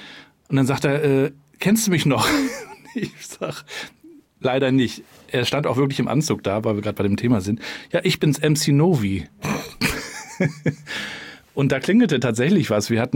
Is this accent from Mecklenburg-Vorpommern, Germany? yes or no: yes; Rostock, Mecklenburg-Vorpommern, Germany; ich bin ja in der DDR noch aufgewachsen, in Rostock